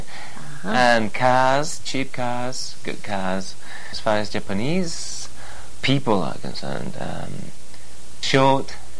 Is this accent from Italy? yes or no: yes; Parma, Emilia-Romagna, Italy; English is a second language; I'm from Parma.